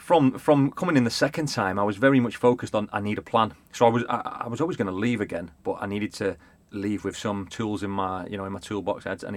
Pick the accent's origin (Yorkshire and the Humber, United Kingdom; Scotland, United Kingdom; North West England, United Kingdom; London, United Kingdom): North West England, United Kingdom; Blackpool; accent: Blackpool; My dodgy Blackpool accent.